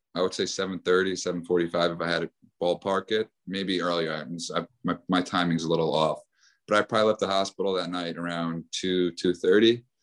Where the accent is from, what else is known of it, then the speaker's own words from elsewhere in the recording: Lawrence, New York, United States; Yeah, so I grew up in Long Island since I was 2-3 years old until I went to elementary school.